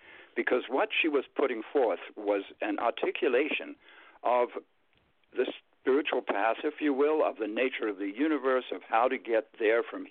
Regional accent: South Africa; I grew up in South Africa, as you said.

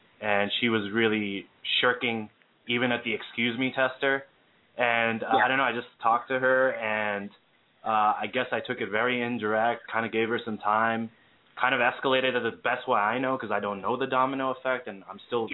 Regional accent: Turkey; I'm actually from Turkey. I'm part brown, so not too brown.

